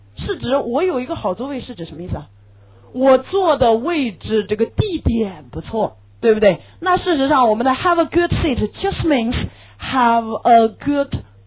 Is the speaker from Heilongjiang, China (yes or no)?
no; Beijing, China; 这就是我们北京人所说的侃，